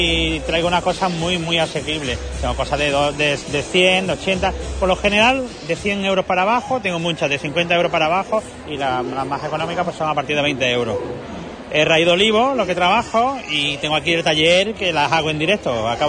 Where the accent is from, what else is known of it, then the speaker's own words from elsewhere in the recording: Parauta, Andalusia, Spain; Yo vengo de Parauta, a 15 kilómetros de Ronda, de Málaga.